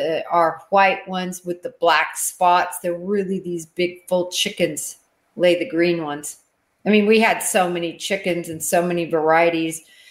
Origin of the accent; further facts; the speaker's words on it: United States; But I'm from Nebraska, Kansas, so that's just one of, I think, our